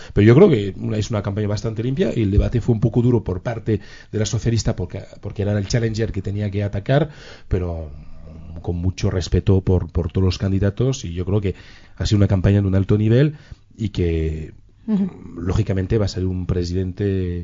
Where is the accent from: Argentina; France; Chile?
France; Spanish is a second language; A mí como francés me siento muy orgulloso de que en mi pueblo la gente se interese tanto por su futuro